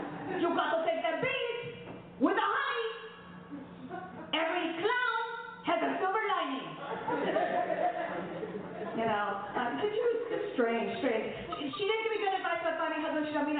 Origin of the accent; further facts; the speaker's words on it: Mayagüez, Puerto Rico; Now, I'm also from Mayagüez, Puerto Rico